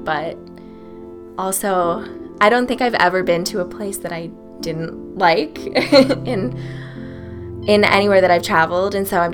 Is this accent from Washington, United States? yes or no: yes; Seattle, Washington, United States; So growing up in Seattle, I was in a community that was pretty diverse.